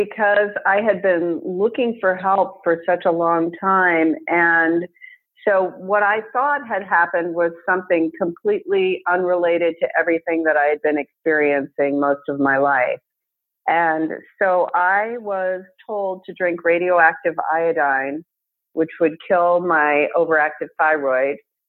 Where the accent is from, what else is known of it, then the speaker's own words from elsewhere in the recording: Alaska, United States; also born or lived in Texas; I grew up in Alaska, and I thought I was having a normal childhood, except for the fact that I was constantly sick.